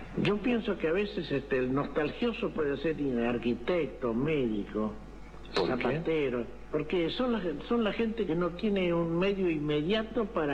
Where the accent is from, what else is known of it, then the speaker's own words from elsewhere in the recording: Tucumán, Argentina; Yo a veces pienso en mi tierra continuamente, ¿no?